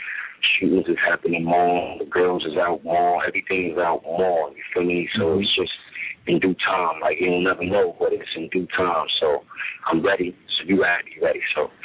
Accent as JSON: {"language": "English", "region": "New York", "country": "United States", "said": "just because I'm from New York like them, you know, I'm trying to do it like them."}